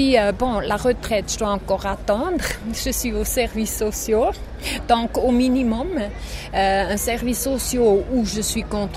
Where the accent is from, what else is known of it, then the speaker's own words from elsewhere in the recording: Switzerland; Moi, je suis Suissesse. Je suis Suissesse